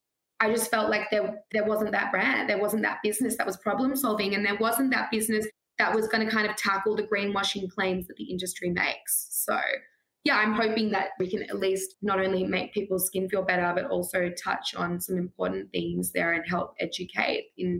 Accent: Australia; growing up in Australia, we've had to have so many droughts, we've timed our showers, we've had crazy water restrictions over the years.

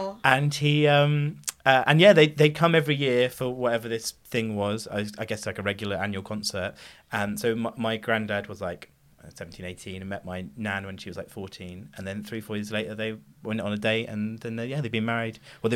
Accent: Bournemouth, South West England, United Kingdom; also born or lived in Salisbury; We moved to Salisbury like when I was a teenager for school. So I'd say I'm from Salisbury because there's other people from Bournemouth, whereas I can claim to be like the only Salisbury comedian.

